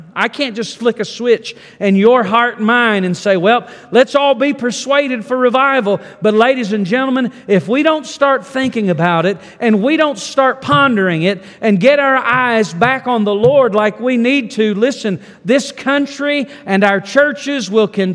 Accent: Yadkinville, North Carolina, United States; Now, I will tell you, I was born and raised in Yadkinville, North Carolina.

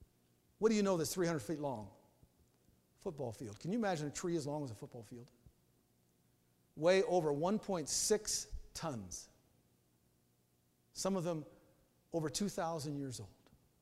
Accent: Eureka, California, United States; born there; I was born in Eureka, California.

